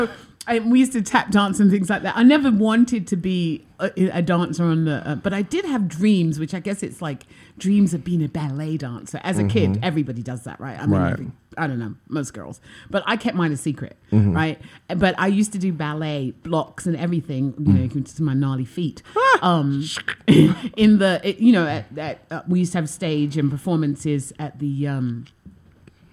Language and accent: English; England, United Kingdom; I'm from England.